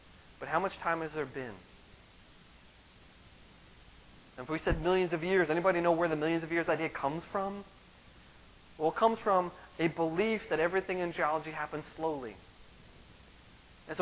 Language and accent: English; New York, United States; I grew up on Long Island. I lived in a beach town.